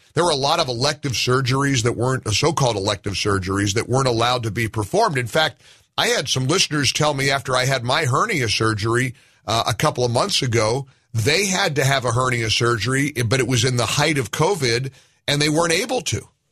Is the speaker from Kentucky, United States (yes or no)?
no; New York, United States; I'm a New Yorker.